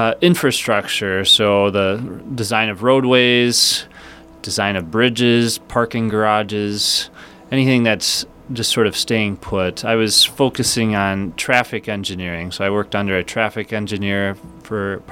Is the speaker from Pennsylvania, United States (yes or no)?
no; Minnetonka, Minnesota, United States; Well, I grew up in Minnetonka, the parish there is St. Therese in Deep Haven. I went to Minnetonka school, so I'm a skipper.